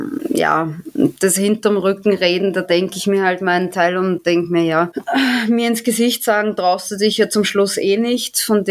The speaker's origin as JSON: {"language": "German", "country": "Austria", "moved": "yes", "lives_now": "Germany", "said": "Ohne Grund bin ich aus Österreich nicht abgehauen."}